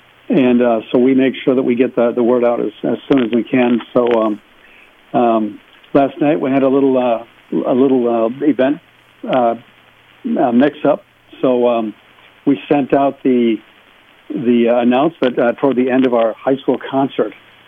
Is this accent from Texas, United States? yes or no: no; Marshall, Minnesota, United States; I would wake up in the morning in my hometown of Marshall listening